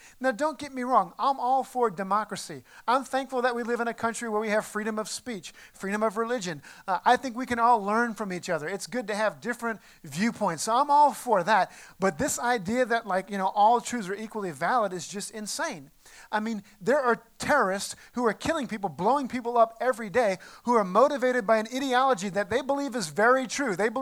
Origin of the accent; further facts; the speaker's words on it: Sweden; first language Swedish; English is a second language; to lead the prayer meeting in Swedish because I can't think as creatively in English as I can in my native tongue.